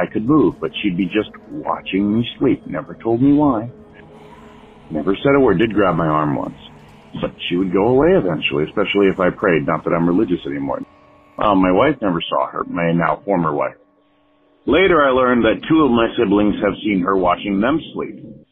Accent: Connecticut, United States; now in Sioux Falls, United States; in Sioux Falls, South Dakota, but I grew up in Connecticut

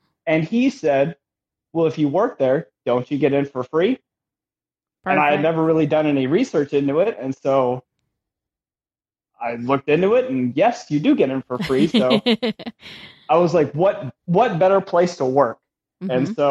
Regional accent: California, United States; born there; I was born in Southern California.

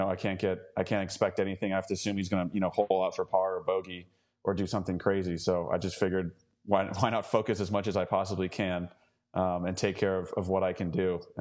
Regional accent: United States; You know, being an American, growing up and playing Parkland golf

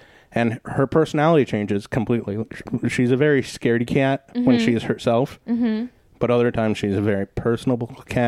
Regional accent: Massachusetts, United States; I used to think that all the time with a house that I grew up in Massachusetts, because it was like an old wood house

